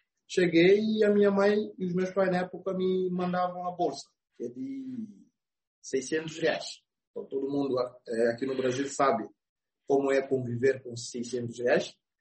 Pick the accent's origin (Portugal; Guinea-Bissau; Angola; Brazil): Guinea-Bissau; Bissau; Eu sou natural de Guiné-Bissau, de uma família humilde